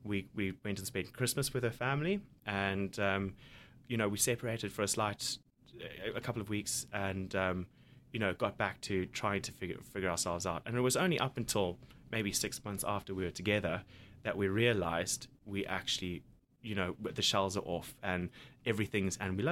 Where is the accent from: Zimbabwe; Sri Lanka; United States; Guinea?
Zimbabwe; I'm from Zimbabwe, but you know, I've come from a place.